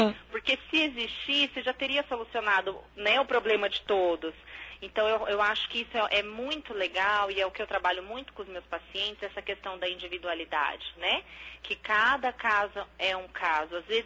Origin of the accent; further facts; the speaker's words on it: Campo Grande, Mato Grosso do Sul, Brazil; Isso mesmo, sou de Campo Grande, Mato Grosso do Sul.